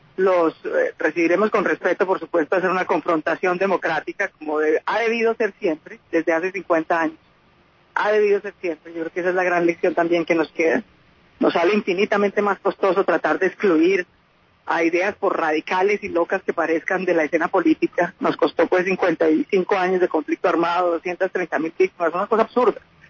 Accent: Colombia; a mí como cualquier colombiano

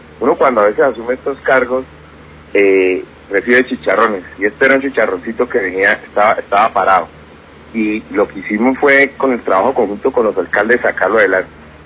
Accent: Santander, Colombia; Entonces, somos santandereanos también vigilando aquí la ejecución de la obra.

